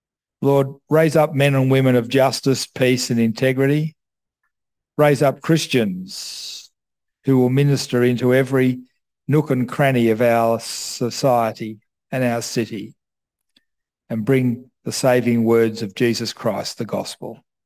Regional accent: Australia; I'm Australian of British stock and very conservative.

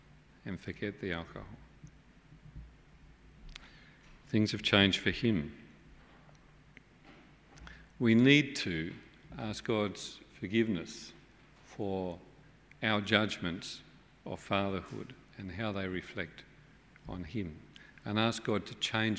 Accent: England, United Kingdom; now in Australia; But the reality is that when we came out from England as 10-pound Poms, life was very difficult.

